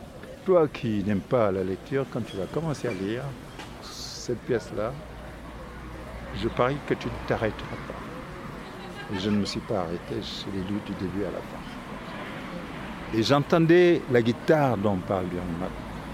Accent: Dakar, Senegal; Qui est un peu notre endroit où on a grandi. On n'est pas né à Colobane, mais on a grandi à Colobane. Parce qu'on est né au centre-ville.

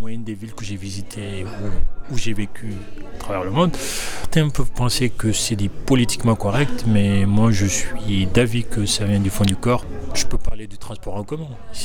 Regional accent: Senegal; now in France; que ce soit au Sénégal, là où j'ai grandi, ou en France, à Paris

